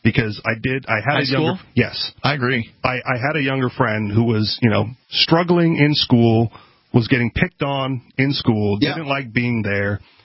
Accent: Hawaii, United States; Because we're from Hawaii, and it was like the bombing of Pearl Harbor that kind of threw things in disarray.

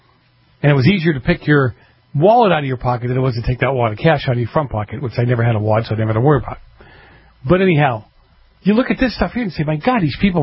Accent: Boston, Massachusetts, United States; Again, I grew up in Boston. We took subways everywhere.

